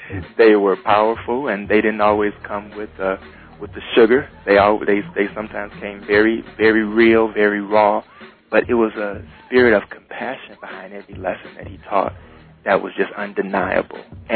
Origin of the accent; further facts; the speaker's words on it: Muskegon Heights, Michigan, United States; they would be surprised when they found out that I was from Muskegon Heights. But for me, success in Muskegon Heights was never a surprise.